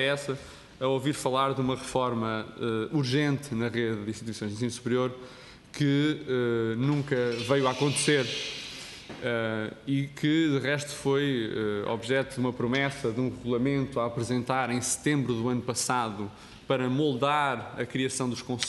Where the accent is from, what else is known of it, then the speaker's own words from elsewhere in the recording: Coimbra, Portugal; porque sou de Coimbra